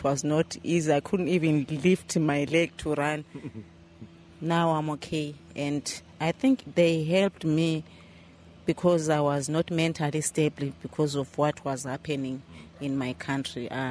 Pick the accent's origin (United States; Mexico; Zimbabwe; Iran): Zimbabwe; English is a second language; now in Ireland; I'm from Zimbabwe.